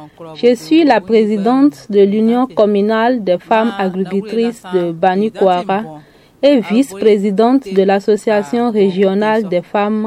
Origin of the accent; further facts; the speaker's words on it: Kandi, Alibori, Benin; Je viens de Kandi.